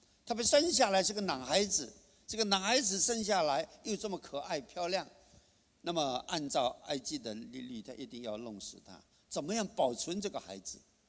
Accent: China; 我们中国，我是在中国长大

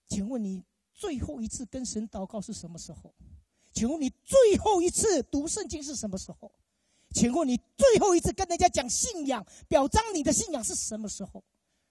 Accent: Taiwan; now in Australia; 我在台湾读书回来的时候，每一年我都会回台湾读一点书

